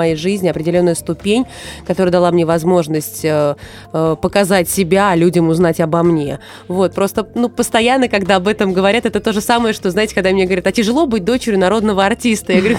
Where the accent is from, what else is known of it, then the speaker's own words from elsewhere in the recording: Moscow, Russia; несмотря на то, что я коренная москвичка в третьем поколении.